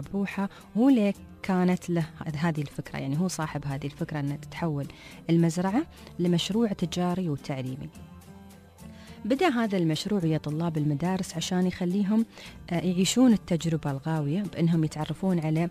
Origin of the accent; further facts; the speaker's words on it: Ras Al Khaimah, United Arab Emirates; عندنا في راس الخيمة